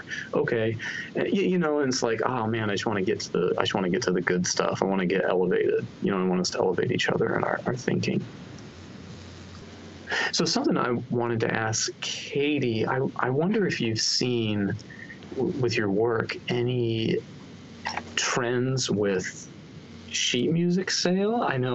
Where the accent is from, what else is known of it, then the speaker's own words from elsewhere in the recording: Utah, United States; to the West Coast, where I grew up in Utah.